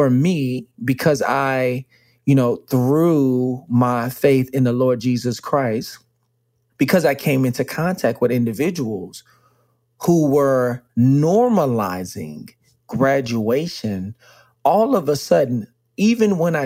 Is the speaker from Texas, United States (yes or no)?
yes; Dallas, Texas, United States; I'm from Dallas, and a lot of the friends that I graduated with did not have a strong educational foundation